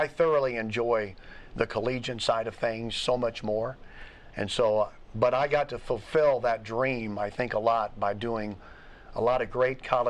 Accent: Missouri, United States; also born or lived in Arkansas; now in Warrensburg, United States; Born in the great state of Arkansas, but lived most of my life in Missouri. Went to high school in Bell, Missouri, which is south of Jefferson City.

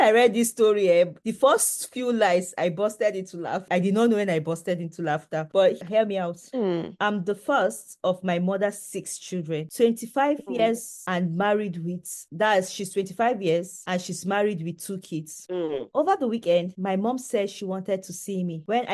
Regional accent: Benue, Nigeria; I'm from Benue State. My husband is from Ondo State.

